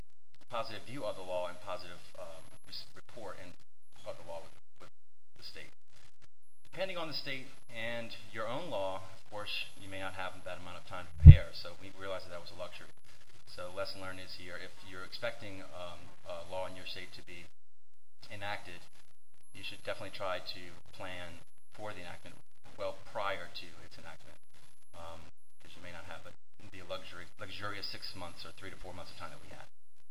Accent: New Orleans, Louisiana, United States; I am from New Orleans, I'm a New Orleans native, and I am a Cajun.

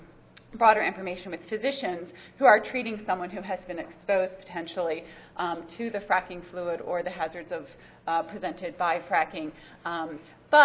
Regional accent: Maryland, United States; I use Maryland as the example, my home state, which is currently underwater.

